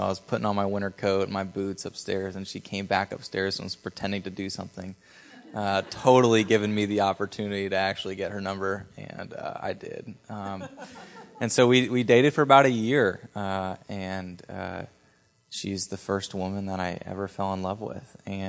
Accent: Simsbury, Connecticut, United States; Yeah, so I grew up in the Northeast, so I'm a Northeasterner from Connecticut, right outside of Hartford.

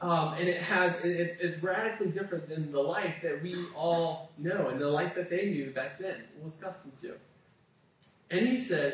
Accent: Germany; I grew up in Germany, so there's lots of castles there.

